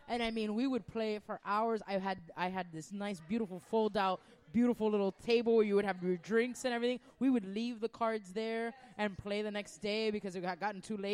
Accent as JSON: {"language": "English", "town": "Hialeah", "region": "Florida", "country": "United States", "tie": "born or raised there", "said": "I grew up in the Hialeah Parks and Recreation."}